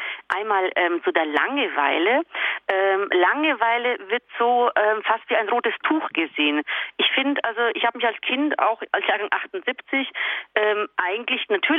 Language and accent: German; Croatia; Wir waren einmal im Jahr in meinem Heimatland in Kroatien.